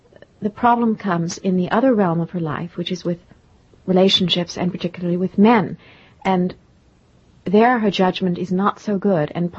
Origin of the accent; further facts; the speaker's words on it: Oxford, South East England, United Kingdom; born there; And I was born in Oxford, in England.